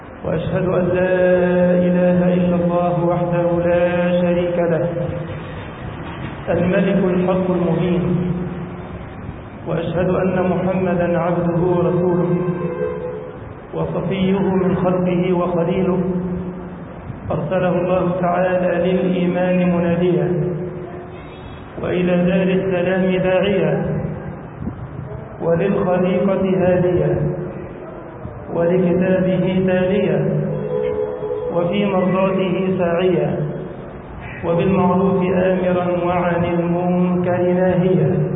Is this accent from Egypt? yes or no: yes; Egypt; اللهم احفظ بلدنا مصر وأهلها يا رب العالمين